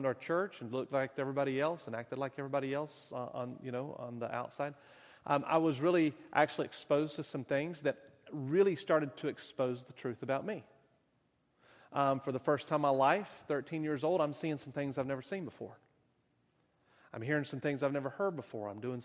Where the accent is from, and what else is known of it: North Carolina, United States; born or raised there; also born or lived in Tennessee, United States